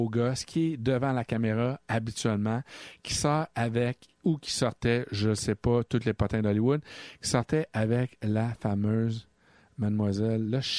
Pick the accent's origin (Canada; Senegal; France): Canada; Montreal, Quebec; moi, je suis Montréalais, fait que je suis Canadien.